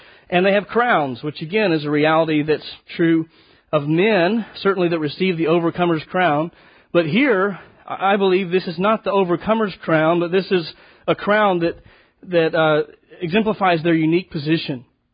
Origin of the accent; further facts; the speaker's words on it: Texas, United States; I mean, we're from Texas, so we're very familiar with thunderstorms, right?